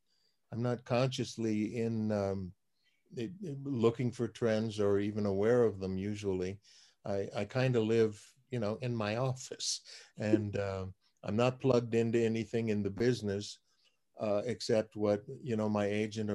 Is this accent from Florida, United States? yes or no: yes; Florida, United States; growing up in Florida on Travis McGee, I wanted to do something like that, sort of, you know, adventure set in Florida.